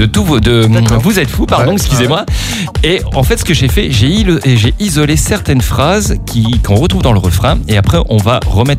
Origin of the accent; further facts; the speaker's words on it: France; cartonné chez nous en France en 1990